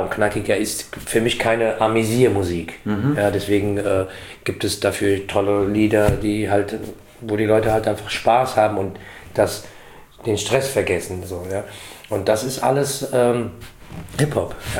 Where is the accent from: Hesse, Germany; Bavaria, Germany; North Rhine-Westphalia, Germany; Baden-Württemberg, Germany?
Hesse, Germany; Frankfurt; weil wir hier geboren sind und uns auch als Frankfurter sehen. Ich sehe mich absolut als Frankfurter und auch als Deutscher, ja. Aber ich habe ja Roots